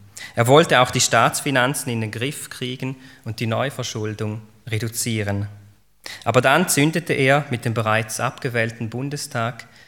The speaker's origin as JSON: {"language": "German", "country": "Switzerland", "said": "Da halte ich mich als Schweizer sowieso raus."}